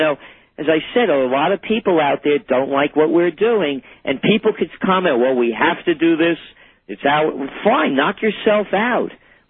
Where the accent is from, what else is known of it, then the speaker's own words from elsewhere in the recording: Bronx, New York, United States; again, as a kid growing up in the Bronx, there was a saying, payback's a bitch.